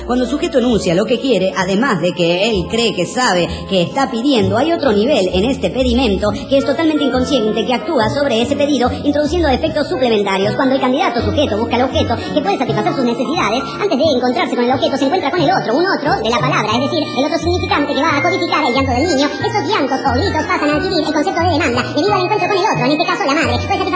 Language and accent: Spanish; Mexico; del México.